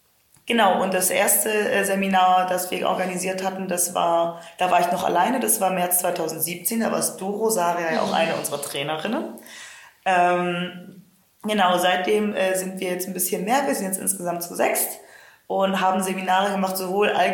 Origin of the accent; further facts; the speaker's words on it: Friedrichshafen, Baden-Württemberg, Germany; ich komme halt aus Friedrichshafen, das ist eine Industriestadt am Bodensee